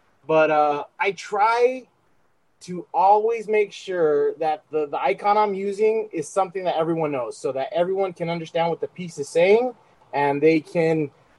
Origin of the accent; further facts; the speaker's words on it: El Paso, Texas, United States; also born or lived in Northridge, California; I wasn't born in El Paso. I was born in Northridge, California. And that's like, oh, it breaks my heart because I wish I was born in El Paso. And, oh, I'm an El Pasoan at heart.